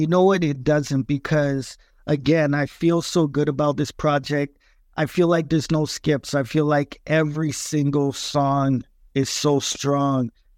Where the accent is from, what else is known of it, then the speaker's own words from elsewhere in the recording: Winnipeg, Manitoba, Canada; also born or lived in New York, United States; I was born and raised in Winnipeg. I'm a son of Jamaican immigrants. I spent a lot of time in New York as well, going back and forth all my life. So you hear that influence in my music